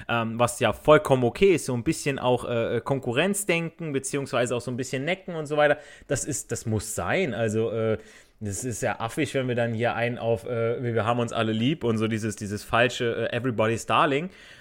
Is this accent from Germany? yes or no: no; Italy; so ich als Italiener